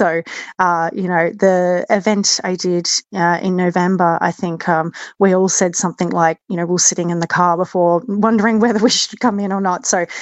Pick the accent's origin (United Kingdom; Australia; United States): Australia; Perth, Western Australia; now in Christchurch, New Zealand; It started 10 years ago when I had moved from my hometown from Perth in Australia. I moved to New Zealand to Christchurch, and I was very lonely.